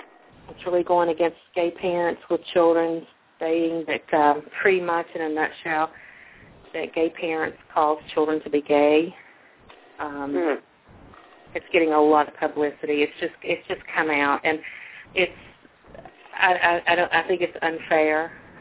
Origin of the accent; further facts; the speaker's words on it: Kentucky, United States; I don't think that I grew up with those prejudices. And I'm from Eastern Kentucky.